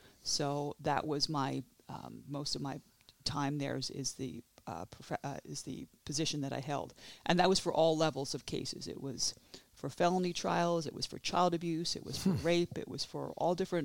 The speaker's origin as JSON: {"language": "English", "town": "Philadelphia", "region": "Pennsylvania", "country": "United States", "tie": "born or raised there", "said": "So I am a native of Philly. I'm a Philly girl."}